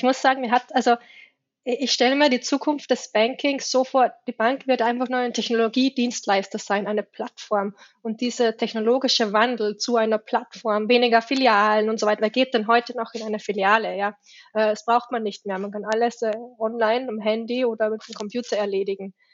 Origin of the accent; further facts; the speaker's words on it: Salzburg, Austria; born there; Wie ihr vielleicht auch schon an meinem Akzent so ein bisschen hören könnt, ich bin in Salzburg geboren, habe dann in Wien BWL studiert